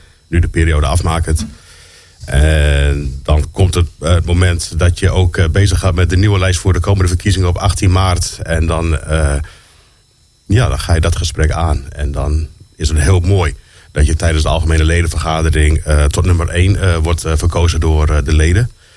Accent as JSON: {"language": "Dutch", "town": "Leek", "region": "Groningen", "country": "Netherlands", "said": "Ik kom zelf uit Leek"}